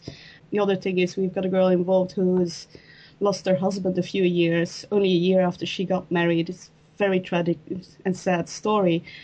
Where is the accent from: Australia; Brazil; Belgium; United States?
Belgium; Well, I grew up in Belgium, which by default means you're a Catholic, but it's not a very Roman Catholic country.